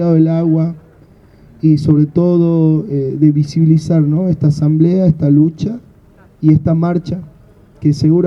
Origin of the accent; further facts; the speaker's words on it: Jujuy, Argentina; soy músico de Jujuy